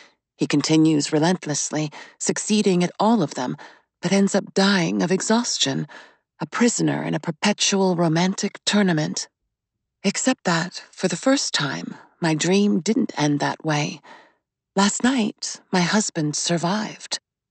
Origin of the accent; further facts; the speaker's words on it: Bourgogne-Franche-Comté, France; I grew up at number 52 on Rue Victor Bache, and I was born in Doubs, department 25.